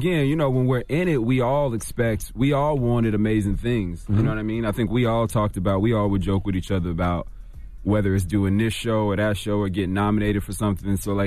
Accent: Oklahoma, United States; Nah, but you know, I was down there for the show. I'm from Oklahoma, but I was down there on the show for a long time.

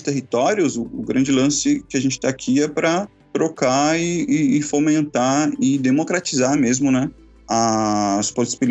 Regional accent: Itaquaquecetuba, São Paulo, Brazil; Eu fiz uma atividade em Itacoaxetuba, que foi onde eu cresci

